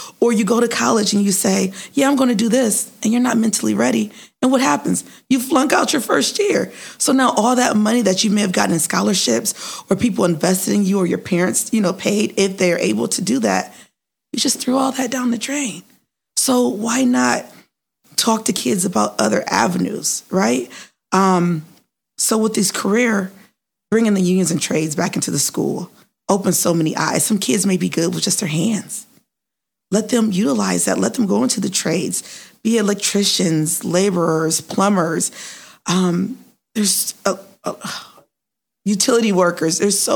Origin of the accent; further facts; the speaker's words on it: Akron, Ohio, United States; thank you for having me here today. I was born and raised here in Akron, Ohio, graduated from Akron Public Schools.